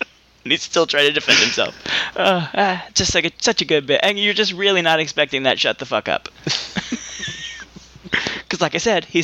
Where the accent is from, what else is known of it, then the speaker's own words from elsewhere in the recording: United States; I'm American. That's how I goddamn pronounce it.